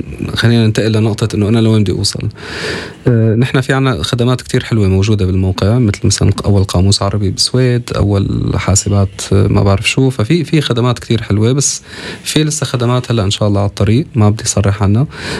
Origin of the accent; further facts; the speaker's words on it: Syria; إذا أنا عم نحكي أنا من سوريا بعتقد نفس الشيء